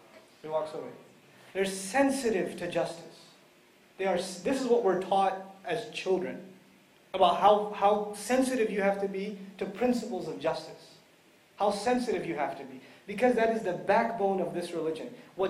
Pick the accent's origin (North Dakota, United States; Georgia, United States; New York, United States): New York, United States; New York City; I come from New York City originally, and in New York, when you go into a mosque or masjid, you'll find like 50 nations represented in every row.